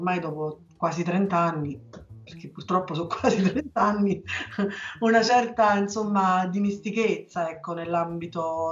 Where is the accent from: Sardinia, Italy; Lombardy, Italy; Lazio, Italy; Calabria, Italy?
Lazio, Italy; Gaeta; io sono di Gaeta